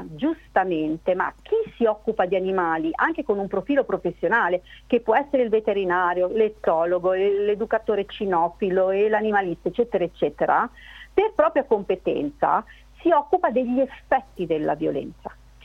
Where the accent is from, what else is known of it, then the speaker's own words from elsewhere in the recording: Modena, Emilia-Romagna, Italy; Di Modena.